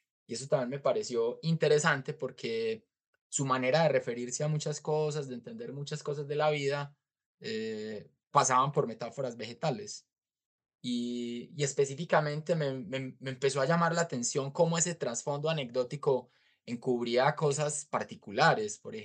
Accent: Medellín, Antioquia, Colombia; born there; yo nací en Medellín, es como que la vida urbanita se sobrepone sobre esa conciencia de la relación con la tierra

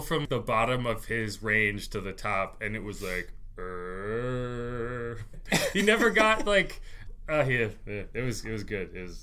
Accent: New England, United States; You know, I'm from the New England area.

